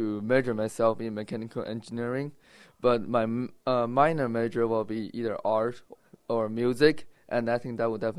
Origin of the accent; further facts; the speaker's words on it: Guangdong, China; English is a second language; now in United States; Yes, I'm from China, the southern part of China, and it's right beside a city called Hong Kong.